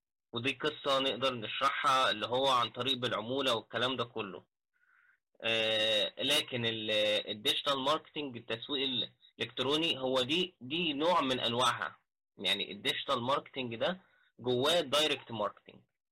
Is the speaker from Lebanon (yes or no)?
no; Egypt; من مصر، عندي 28 سنة.